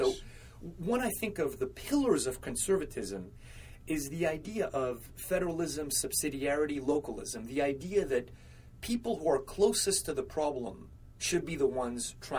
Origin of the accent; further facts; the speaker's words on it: Canada; I come from Canada. There are plenty of opportunities in Canada.